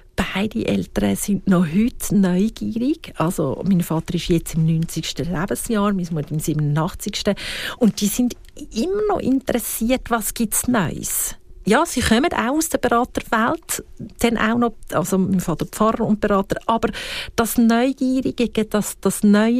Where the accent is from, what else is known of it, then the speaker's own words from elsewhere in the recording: Switzerland; Wir sind ja sehr eine fehlerkultivierte Gesellschaft als Schweizer.